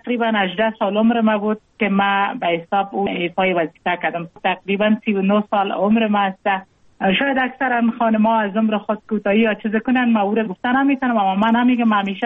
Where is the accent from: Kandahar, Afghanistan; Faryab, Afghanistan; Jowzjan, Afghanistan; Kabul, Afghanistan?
Jowzjan, Afghanistan; ما مکتب در ولایت جوزجان خواندیم، چون متولد ولایت جوزجان هستم.